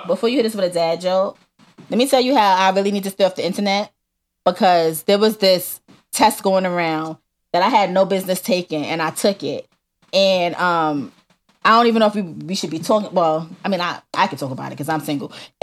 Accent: Southern United States, United States; More than anything, I am a Southerner. I'm a black man. I've been raised in a traditionally Democratic city. But my state is pretty conservative, always has been.

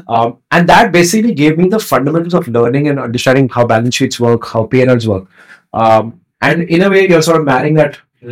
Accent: Pune, Maharashtra, India; Like, same thing if you tell me in Pune, which is my hometown, I would be like, what sort of nonsense is it, right?

